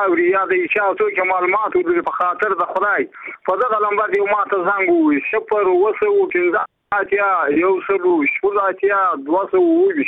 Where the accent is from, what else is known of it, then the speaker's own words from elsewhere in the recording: Badghis, Afghanistan; زه په خپل د بادغیس ولایت یم.